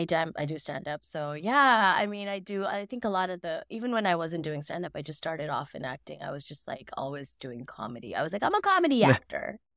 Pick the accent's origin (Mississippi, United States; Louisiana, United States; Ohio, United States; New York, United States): Mississippi, United States; And then just about, you know, my crazy ass childhood, just growing up in Mississippi with one of nine.